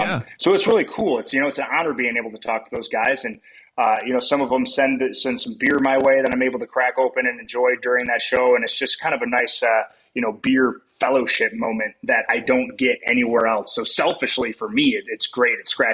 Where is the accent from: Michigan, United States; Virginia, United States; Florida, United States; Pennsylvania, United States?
Michigan, United States; You know, growing up in West Michigan, Bell's isn't too far away.